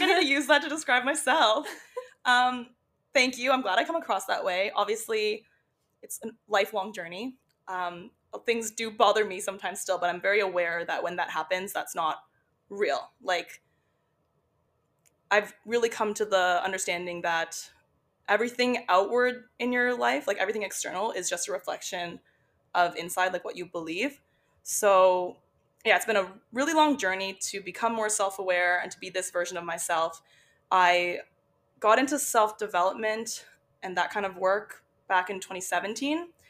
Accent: Toronto, Ontario, Canada; So I'm from Toronto, was born and raised just outside the city. Been living downtown now for about 3.5 years almost.

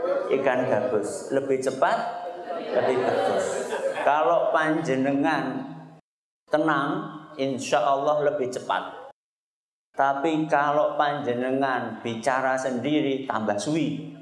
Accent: Purbalingga, Central Java, Indonesia; also born or lived in Medina, Saudi Arabia; karena saya wong Purbalingga, ora ngapak, ora kepenak.

